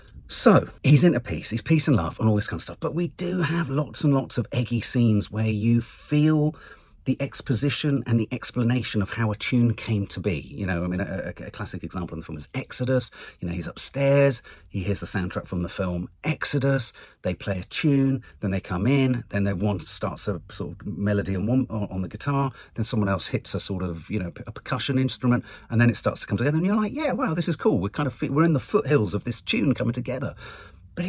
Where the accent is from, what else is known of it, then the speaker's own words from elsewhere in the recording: London, United Kingdom; I grew up in Ladbroke Grove